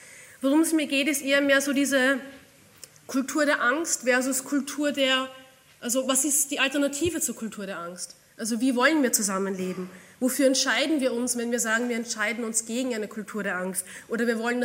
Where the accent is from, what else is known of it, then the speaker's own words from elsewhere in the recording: Amstetten, Lower Austria, Austria; Also ich bin geboren in Amstetten und habe sehr lange Zeit in Amstetten verbracht.